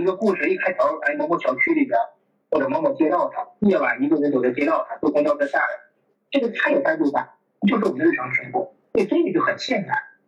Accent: Shenyang, Liaoning, China; 你知道我小时候就我家乡沈阳

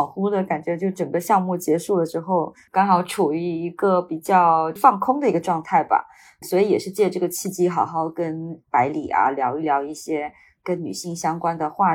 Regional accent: Wenchang, Hainan, China; 它是一个很小的县城，是八线县城了，就是海南文昌嘛，我生活的地方就更小了，只是一个小镇上，然后我的老家是在村子里面的

